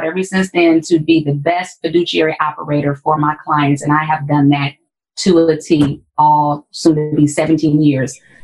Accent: Milwaukee, Wisconsin, United States; now in Chicago, United States; I'm from Milwaukee originally. My husband was in Chicago.

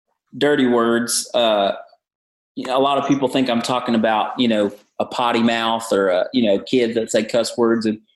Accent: the South, United States; accent: Southern; I grew up in the South. You can hear it in my accent. You can hear it the way I talk. I'm a Southern boy.

